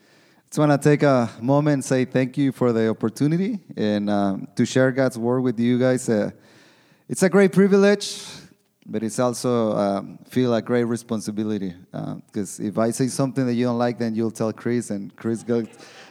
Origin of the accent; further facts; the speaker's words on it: Mexico; English is a second language; like soccer, I'm from Mexico, and especially in Mexico, there's this passion about soccer that it's unbelievable.